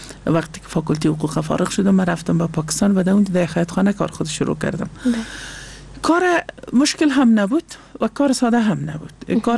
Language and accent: Persian; Afghanistan; also born or lived in Pakistan; رفتم یک 3-4 سال از پاکستانم دور بودم و بعد از حکومت فیلی بنابرای دوت حکومت پس به افغانستان آمدم و تقریبا سال 15-16 از کمیجا هستم